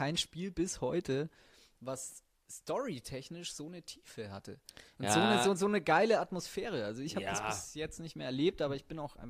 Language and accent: German; Cologne, North Rhine-Westphalia, Germany; Als Kölner ist man da ganz gut bedient, ja.